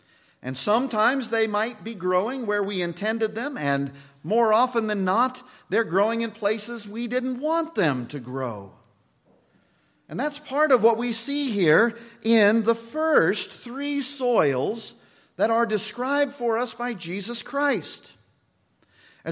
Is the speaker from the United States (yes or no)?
yes; Kansas, United States; Where I grew up in Kansas, we had rock roads, and sometimes we had dirt roads.